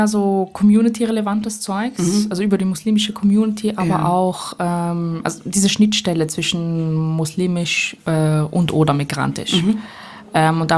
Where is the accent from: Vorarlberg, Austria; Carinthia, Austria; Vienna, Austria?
Vienna, Austria; now in Berlin, Germany; Bin 26 und wie man vielleicht gerade hört oder vielleicht noch raushören wird, bin ich aus Wien, aus Österreich. Ja, und seit ein paar Monaten hier in Berlin.